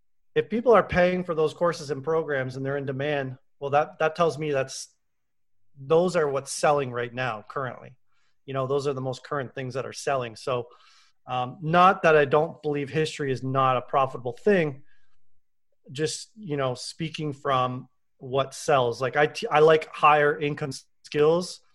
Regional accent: Windsor, Ontario, Canada; I'm actually a Canadian guy. So I grew up in Windsor, Ontario, which shares a border with Detroit, Michigan.

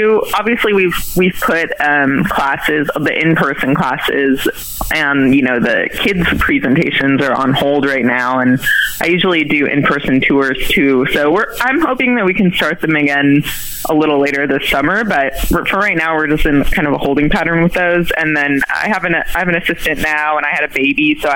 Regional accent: San Diego, California, United States; and then I moved back to San Diego, my hometown, and I didn't really know what I was going

